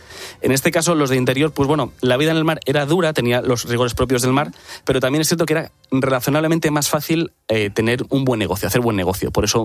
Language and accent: Spanish; Asturias, Spain; Yo soy asturiano